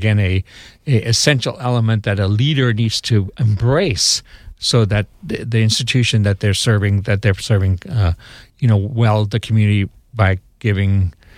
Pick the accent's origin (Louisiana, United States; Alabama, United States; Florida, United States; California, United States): Florida, United States; Jacksonville; So I'm a local guy. I grew up here in Jacksonville. I went to Terry Parker High School. After graduating from Terry Parker, I went to UF in Gainesville.